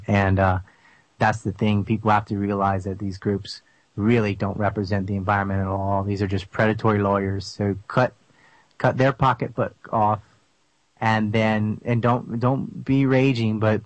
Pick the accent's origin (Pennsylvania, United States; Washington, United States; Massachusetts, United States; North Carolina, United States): North Carolina, United States; moved away; I'm from Cape Hatteras Island. I lived there for 15 years.